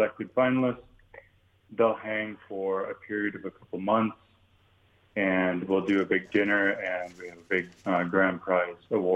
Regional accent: North Dakota, United States; I grew up in the Midwest, so in a small town in North Dakota.

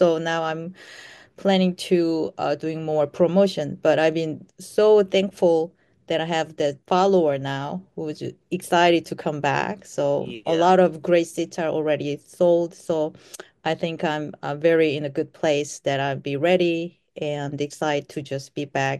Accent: South Korea; I grew up in Korea

